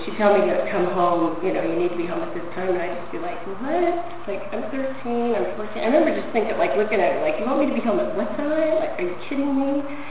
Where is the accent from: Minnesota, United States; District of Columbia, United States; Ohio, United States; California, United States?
Minnesota, United States; My parents were always constantly fighting, and I grew up in Minnesota.